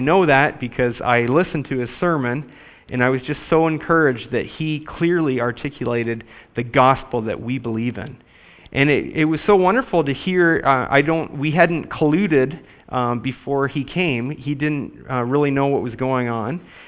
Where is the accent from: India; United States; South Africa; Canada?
Canada; maybe this is a function of where I grew up in Canada